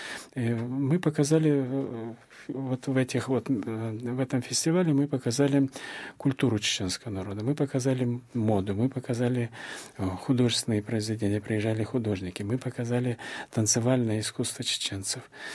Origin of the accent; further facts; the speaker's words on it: Chechnya, Russia; я говорил, что я чеченец